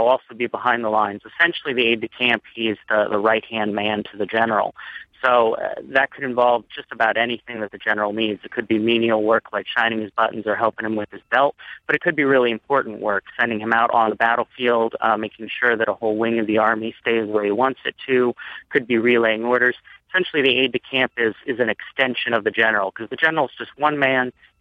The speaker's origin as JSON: {"language": "English", "region": "Maryland", "country": "United States", "tie": "born or raised there", "said": "I grew up in Maryland, and it's always been right out the back door."}